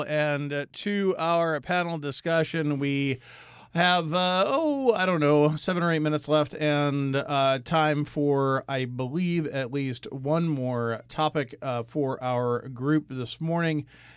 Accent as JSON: {"language": "English", "town": "Philadelphia", "region": "Pennsylvania", "country": "United States", "tie": "born or raised there", "also_born_or_lived": "Washington, D.C.", "said": "I was born in Washington, D.C., and even though I grew up in Philadelphia, I was born in Washington, D.C. I have very strong ties to Washington, D.C. I lived there for a long time."}